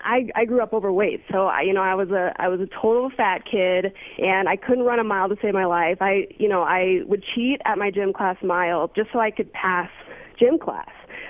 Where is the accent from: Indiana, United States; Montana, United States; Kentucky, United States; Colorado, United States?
Montana, United States; now in Los Angeles, United States; it's actually surprising that I am vegan because I'm from Montana, which is like the meat country of the capital of the world.